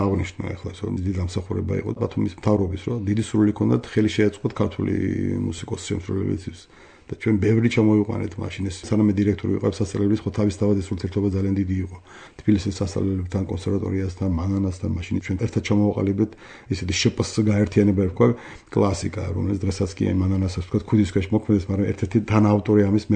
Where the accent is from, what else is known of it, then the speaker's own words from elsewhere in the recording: Batumi, Adjara, Georgia; ისე მოხდა რომ დავიბადე, თქვა ხელოვანთა ოჯახში. მამა მხატვარი იყო. … ძალიან ცნობილი, ძალიან საყვარელი პიროვნება ბათუმის ეშხი იყო